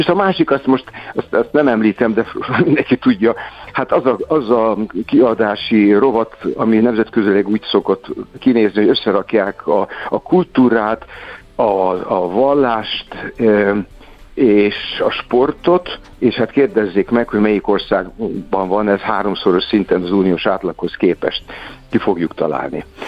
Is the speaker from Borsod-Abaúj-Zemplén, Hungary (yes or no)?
yes; Miskolc, Borsod-Abaúj-Zemplén, Hungary; Én miskolci vagyok, és az is fejlődik